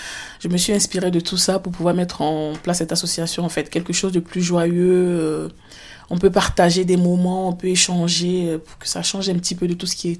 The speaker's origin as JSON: {"language": "French", "country": "Côte d’Ivoire", "said": "Je suis originaire de la Côte d'Ivoire, pour ceux qui ne savent pas."}